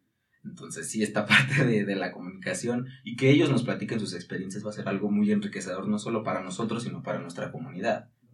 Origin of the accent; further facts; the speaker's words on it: Mexico; son muchísimas personas que ponen el nombre de soy mexicano y hago las cosas bien